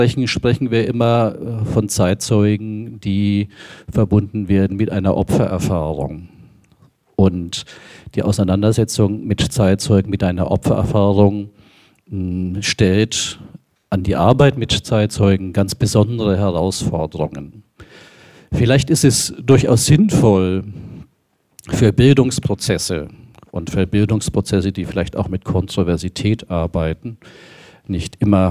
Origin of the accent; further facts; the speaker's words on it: Nuremberg, Bavaria, Germany; ich bin in Bayern aufgewachsen, habe dort auch studiert, komme aus Nürnberg und war 1968 Zeitzeuge, als der erste FC Nürnberg deutscher Meister wurde.